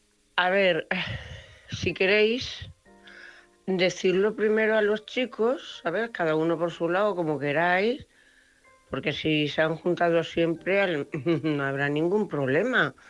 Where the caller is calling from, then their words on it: Cuenca, Castilla-La Mancha, Spain; corresponsal de Cuenca.